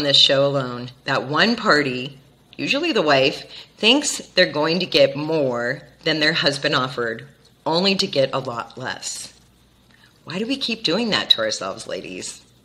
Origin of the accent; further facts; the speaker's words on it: Laguna Beach, California, United States; Tom's mission included my hometown of Laguna Beach. So it's possible that he rode his bike past my childhood home.